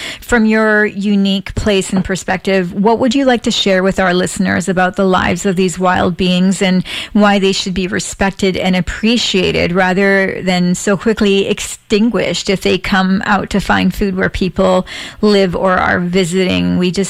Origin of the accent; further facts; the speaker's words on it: Port Hardy, British Columbia, Canada; I remember as a child growing up in Port Hardy